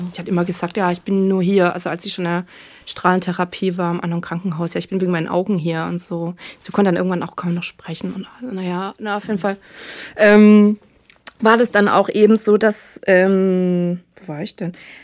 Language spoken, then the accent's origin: German; Southern Germany, Germany; now in Hamburg, Germany